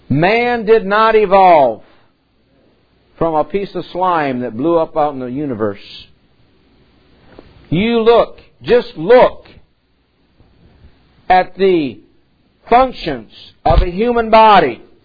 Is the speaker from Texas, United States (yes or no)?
no; Michigan, United States; growing up in Michigan, and Al Kaline was the biggest star Detroit had for 20 years in baseball.